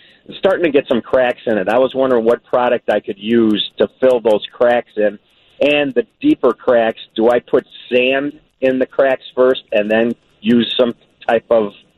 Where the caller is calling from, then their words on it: Deerfield, Illinois, United States; From Deerfield, Illinois.